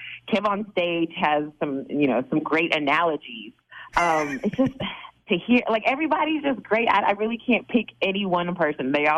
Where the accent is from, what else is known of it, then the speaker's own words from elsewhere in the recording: Kentucky, United States; And I'm from Kentucky. They say pop there, too.